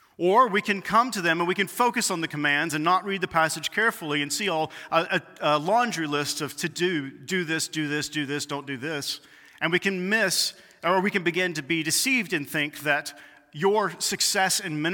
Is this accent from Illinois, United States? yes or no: no; Mississippi, United States; I grew up in Mississippi, and my grandfather was building a football field around the late 60s, early 70s